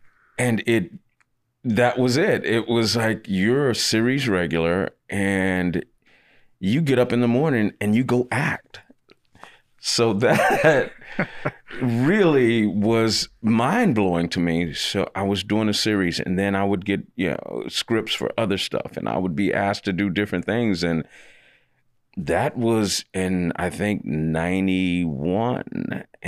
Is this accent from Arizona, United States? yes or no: no; Dallas, Texas, United States; Well, it was growing up in Dallas, Texas. Pretty... tough area, I guess. You know, it's if anybody knows Dallas, I grew up in Oak Cliff, went to Roosevelt High School, and I was walking the wrong path.